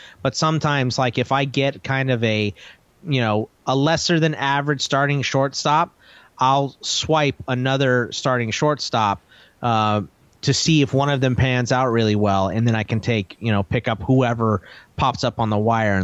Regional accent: Texas, United States; I said y'all's because, you know, I'm initially from Texas.

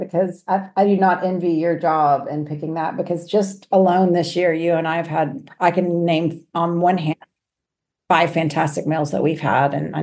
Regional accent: Houston, Texas, United States; You know, when I was little, I grew up near the Heights in Garden Oaks, Oak Forest area.

